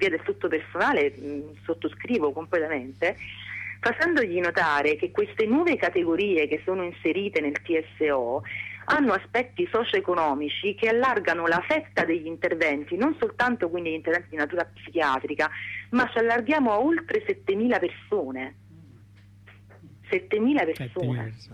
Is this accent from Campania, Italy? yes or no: yes; Salerno, Campania, Italy; per chi non è della zona come me, che sono di Salerno